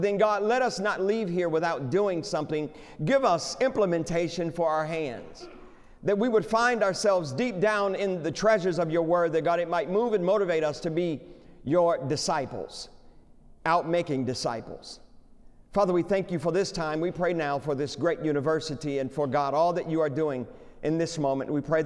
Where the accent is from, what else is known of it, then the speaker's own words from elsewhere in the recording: Detroit, Michigan, United States; Now, come on, I'm from Detroit.